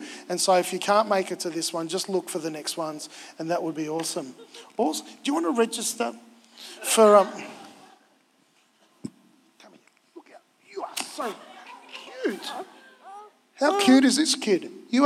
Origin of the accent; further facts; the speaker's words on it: Victoria, Australia; I grew up in Victoria. In Victoria, you work or go to school all the way up to like December 22nd.